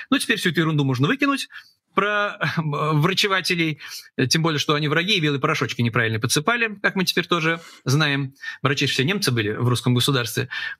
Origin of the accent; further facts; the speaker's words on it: Saint Petersburg, Russia; там отдельный мем про мой родной город